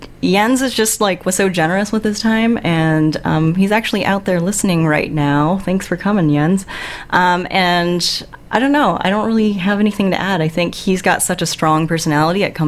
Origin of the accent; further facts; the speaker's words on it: San Francisco, California, United States; from San Francisco, California.